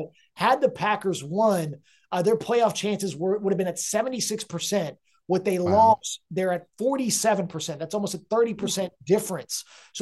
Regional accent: India; As an Indian person, I am fully aware that beef cutlets are, and cutlets as a whole, are part of our cuisine

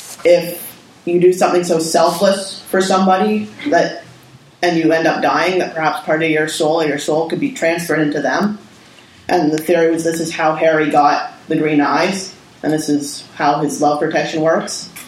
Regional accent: Canada; from Canada. Original.

